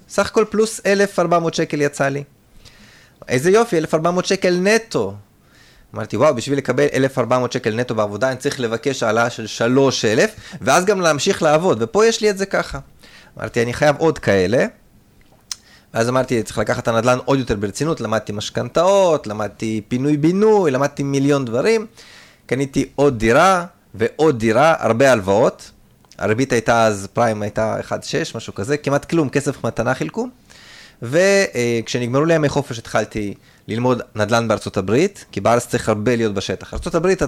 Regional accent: Nof HaGalil, Northern District, Israel; accent: Russian; also born or lived in Soviet Union; כן, עליתי בגיל שנה לנוף הגליל מברית המועצות לשעבר, עיר שרובה הייתה עולים חדשים. בגלל זה יש לי גם מבטא רוסי, למרות שעליתי בגיל שנה

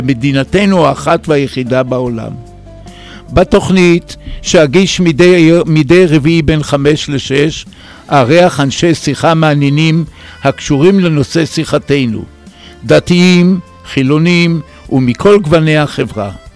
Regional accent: Tel Aviv, Tel Aviv District, Israel; born there; אני יליד תל אביב

